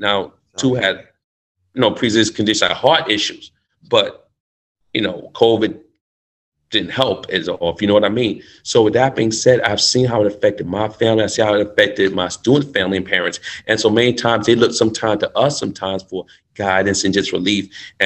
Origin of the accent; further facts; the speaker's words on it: New York, United States; son, you know, I'm from New York.